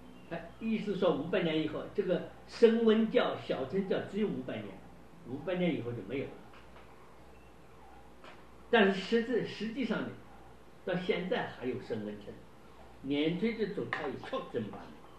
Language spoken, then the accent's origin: Chinese; China; 他这个说法跟我们中国人迷信一样，500年必有王者心啊